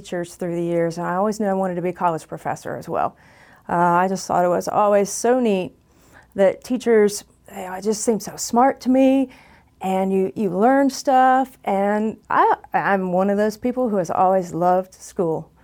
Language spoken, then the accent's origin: English; Midwest, United States; I'm from the Midwest.